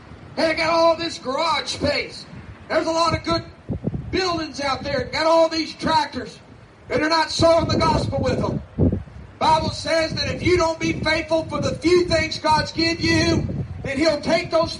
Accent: Kentucky, United States; I was just a lost boy growing up in this Commonwealth of Kentucky. I'm just as American as anybody else.

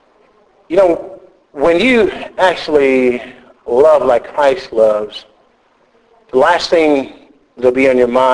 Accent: Texas, United States; I grew up with snakes, I'm from Texas originally

